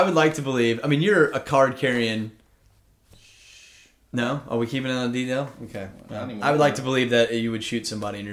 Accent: Texas, United States; I'm from Texas, but I wouldn't put it past a bunch of Texans

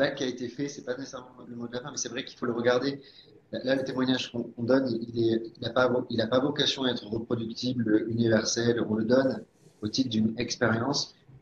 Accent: France; Ben non, en fait, moi, je suis français aussi.

